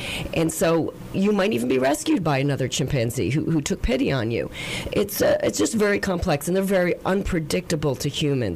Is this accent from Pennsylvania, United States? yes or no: yes; Pennsylvania, United States; No, I'm not. I'm from Pennsylvania.